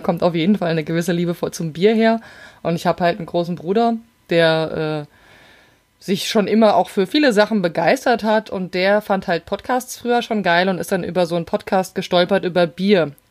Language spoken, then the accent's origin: German; Hesse, Germany; Ich komme ja aus dem Rhein-Main-Gebiet